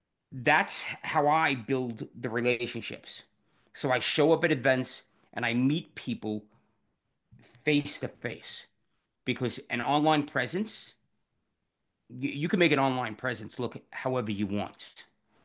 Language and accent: English; New York City, New York, United States; born there; I was born in New York City.